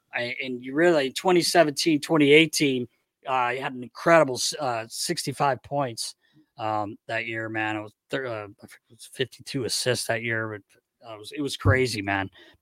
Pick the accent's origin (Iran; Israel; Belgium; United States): United States; you go to Carolina, my home state.